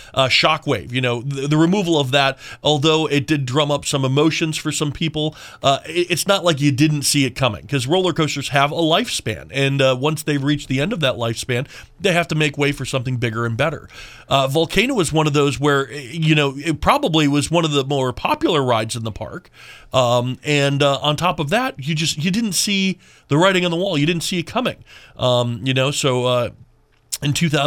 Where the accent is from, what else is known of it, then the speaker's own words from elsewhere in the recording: Minnesota, United States; I'm from Minnesota, so I grew up with ice skates